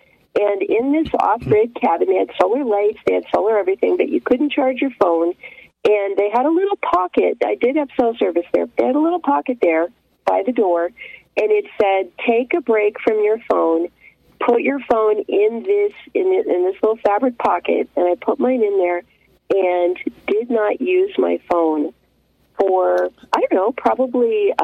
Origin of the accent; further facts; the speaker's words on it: Los Angeles, California, United States; And as I grew up, we moved to California, and I grew up in Los Angeles